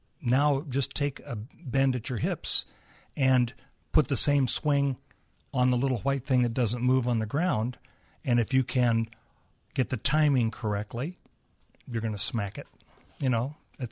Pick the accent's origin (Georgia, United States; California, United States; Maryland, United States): California, United States; San Francisco; Because, of course, I grew up in San Francisco watching the Giants and watching him as a rookie.